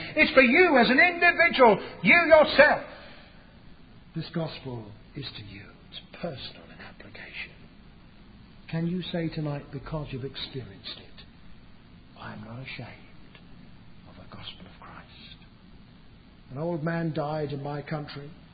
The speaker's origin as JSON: {"language": "English", "country": "United Kingdom", "said": "I come from Britain"}